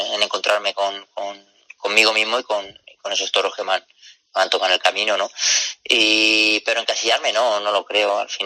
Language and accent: Spanish; Albacete, Castilla-La Mancha, Spain; y a mi tierra agradecidísimo, ¿no? Que ha sido el clavo ardiendo al que me ha agarrado siempre, y que gracias a Dios, teniendo Albacete, he podido sobrevivir, ¿no?